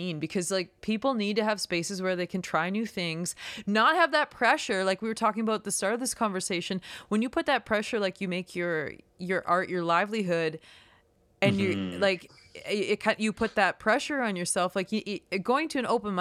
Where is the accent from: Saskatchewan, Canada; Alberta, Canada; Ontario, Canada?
Saskatchewan, Canada; Moose Jaw; I grew up around Moose Jaw, so it kind of like Moose Jaw is like this like hub for so many rural communities too